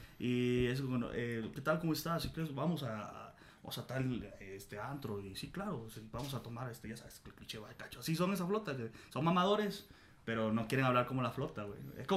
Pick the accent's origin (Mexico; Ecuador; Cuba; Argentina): Mexico; Ecatepec, State of Mexico; accent: chilango; No tengo acento, sí. Ah, no, sí, tengo acento. El de barrio, loco, el de Catepec.